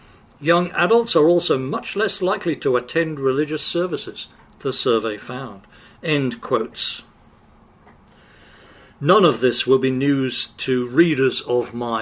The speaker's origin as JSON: {"language": "English", "region": "England", "country": "United Kingdom", "tie": "born or raised there", "said": "one stereotype of Americans that I grew up with in England"}